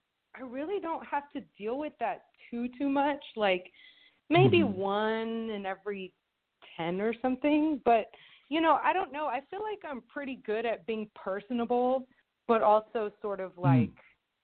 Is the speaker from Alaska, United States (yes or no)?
no; Houston, Texas, United States; Like, where are you from? And I'm like, Houston.